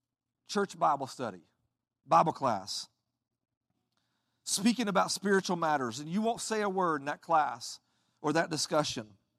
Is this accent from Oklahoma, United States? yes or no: yes; Oklahoma, United States; also born or lived in Texas; but I'm from Texas. I actually grew up in Oklahoma.